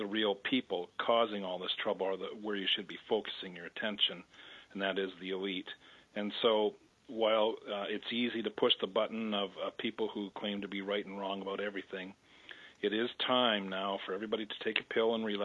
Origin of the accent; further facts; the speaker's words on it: Canada; Well, I'm a Canadian